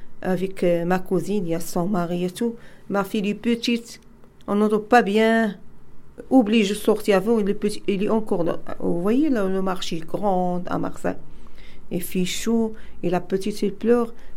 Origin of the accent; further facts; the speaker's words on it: Morocco; Je viens du Maroc.